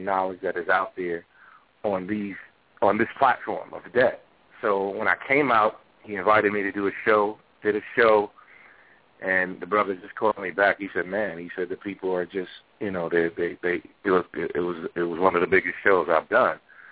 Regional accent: New York City, New York, United States; I grew up clashing. I'm from New York, from Harlem. I grew up with slap boxing.

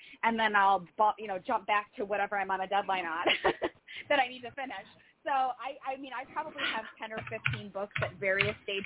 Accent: Wisconsin, United States; now in Las Vegas, United States; I'm from Wisconsin, and after living there for 35 years and, like, the negative 35 wind chills

